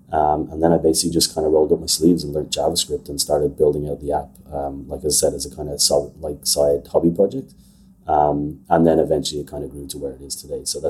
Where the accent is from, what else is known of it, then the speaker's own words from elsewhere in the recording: Ireland; So I'm Irish. I grew up in Ireland. I went to art school, went to college, art college in Ireland.